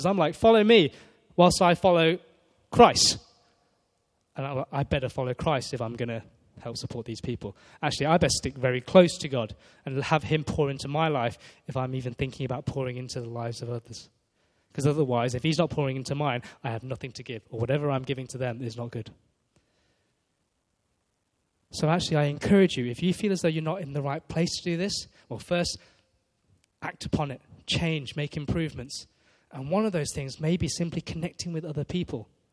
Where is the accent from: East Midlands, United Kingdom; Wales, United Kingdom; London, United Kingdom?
East Midlands, United Kingdom; Leicester; So I grew up in Leicester, and we grew up in the Chinese church in Leicester